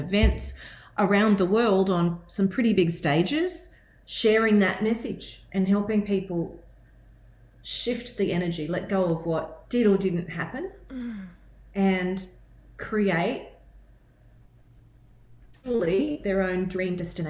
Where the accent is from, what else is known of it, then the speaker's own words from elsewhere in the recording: Mackay, Queensland, Australia; I'm from Mackay, less than 2 hours away from here, and I want to help get the word out about how beautiful it is right here.